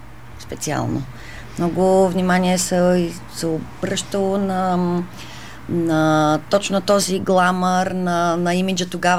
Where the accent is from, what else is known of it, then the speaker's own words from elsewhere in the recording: Kyustendil, Kyustendil Province, Bulgaria; also born or lived in Algeria; Да, иначе съм от Кюстендил, съм живя в Алжир, това добре звучи.